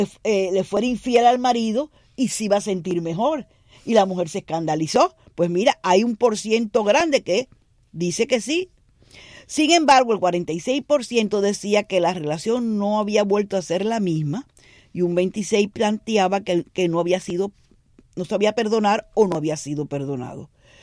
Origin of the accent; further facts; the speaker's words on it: Cuba; cómo somos los cubanos